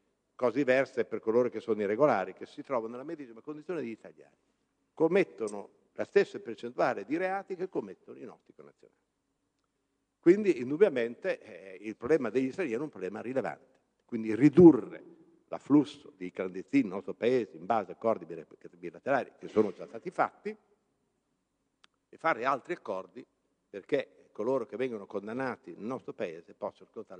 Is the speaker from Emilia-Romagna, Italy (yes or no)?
yes; Bologna, Emilia-Romagna, Italy; io sono di Bologna, si parla ogni tanto della Dozza